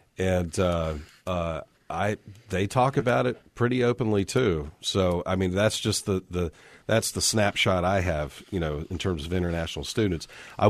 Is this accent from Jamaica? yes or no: no; United States; especially just speaking as an American